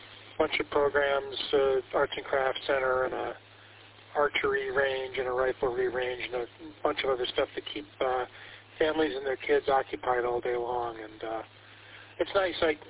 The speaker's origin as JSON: {"language": "English", "town": "Marquette", "region": "Michigan", "country": "United States", "said": "when I was a kid, we'd come down from the Upper Peninsula, because I'm originally from Marquette"}